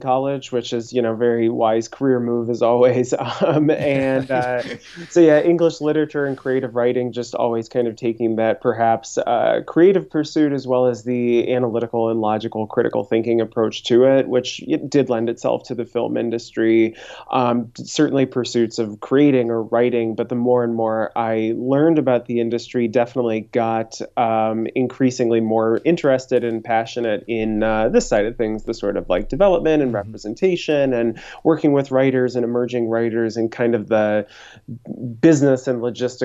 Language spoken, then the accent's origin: English; Ohio, United States; moved away as an adult; now in Los Angeles, United States; Sure. I'm originally from Ohio, went to school out there, basically moved out